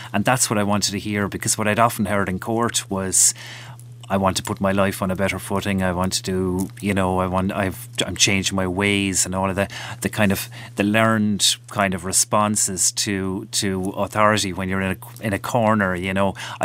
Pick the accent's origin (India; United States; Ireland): Ireland; Waterford, Munster; now in Cork, Ireland; I'm from Waterford myself, but all of the other lads were from Cork, and where I work and live.